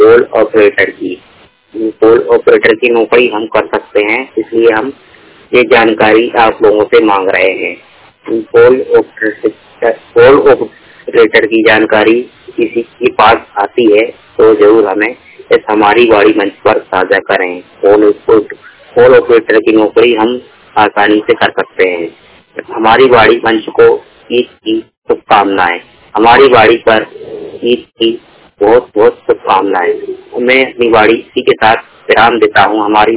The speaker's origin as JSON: {"language": "Hindi", "town": "Bhopal", "region": "Madhya Pradesh", "country": "India", "said": "मैं भोपाल जिले का रहने वाला हूँ।"}